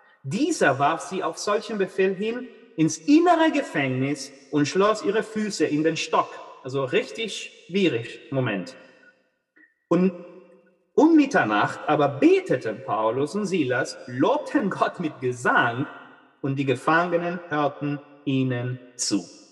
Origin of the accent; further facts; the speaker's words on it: Peru; German is a second language; Ich komme aus Peru, da ist viel Leid gerade in Peru.